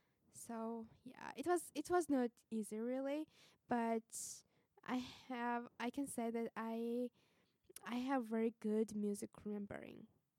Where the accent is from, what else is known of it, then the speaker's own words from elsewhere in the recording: Georgia; English is a second language; when I'm from the Republic of Georgia, you know what kind of people live in my country.